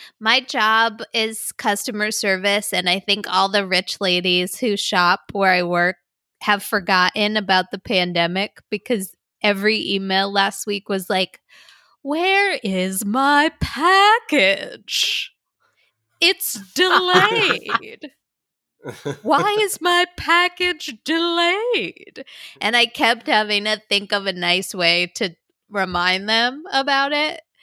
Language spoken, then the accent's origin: English; Northeast, United States; that mom character is very similar to my mom and my aunts who, you know, we're all from the Northeast, Italian American, same kind of vibe.